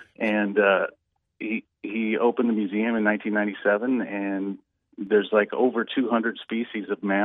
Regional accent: Los Angeles, California, United States; Yeah, Southern California. Yeah, I was born and raised mostly in Los Angeles, and I came out here

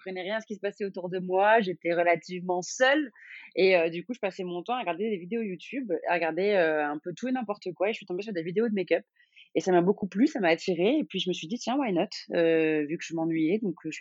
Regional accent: Algeria; parce que je suis algérienne et j'ai des amis algériens

